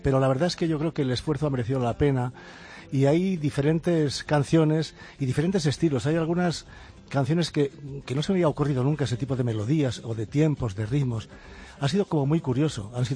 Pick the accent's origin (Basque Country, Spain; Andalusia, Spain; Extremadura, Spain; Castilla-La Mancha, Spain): Castilla-La Mancha, Spain; Castejón; un pantano que es el de Buendía, cerca de mi pueblo de Castejón